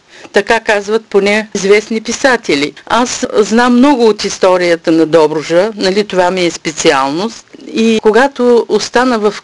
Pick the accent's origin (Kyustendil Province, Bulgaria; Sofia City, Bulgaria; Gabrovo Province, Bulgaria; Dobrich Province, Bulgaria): Dobrich Province, Bulgaria; born there; те се отнасят предимно за родното ми място, едно малко село край Добрич, където съм се родила и където съм прекарвала ваканциите през младежкия си живот